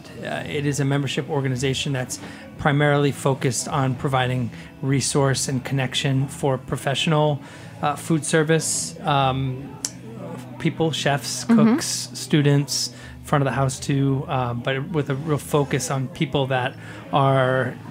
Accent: Rhode Island, United States; You know, I grew up in Rhode Island on the coast

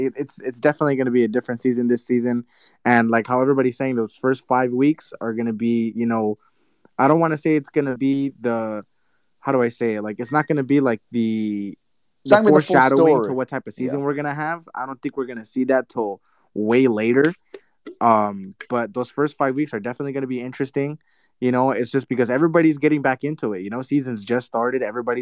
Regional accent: Pasadena, California, United States; I'm from Pasadena, home of the Rose Bowl.

